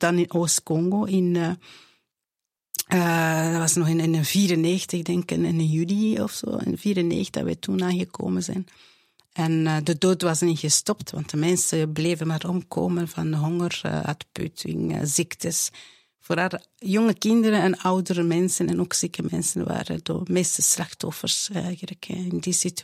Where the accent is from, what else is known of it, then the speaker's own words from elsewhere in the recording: Rwanda; moved away; En dus mijn laatste dag was eigenlijk een pasdag dat we vertrokken zijn uit bij ons thuis in Rwanda.